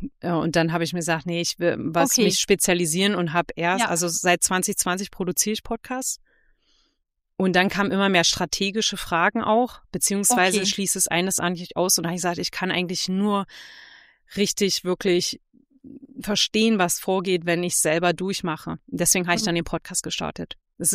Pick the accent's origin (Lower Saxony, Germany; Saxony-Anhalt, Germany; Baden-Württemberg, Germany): Saxony-Anhalt, Germany; ich bin aus Sachsen-Anhalt